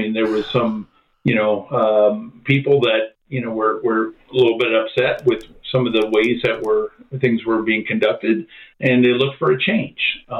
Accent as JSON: {"language": "English", "region": "Florida", "country": "United States", "tie": "born or raised there", "also_born_or_lived": "New Jersey", "said": "I was born in New Jersey, only lasted there about 6 years. And thankfully, I don't have a Jersey accent. And my parents moved quickly down to Florida, where I grew up, went to high school, went to college at the University of Florida"}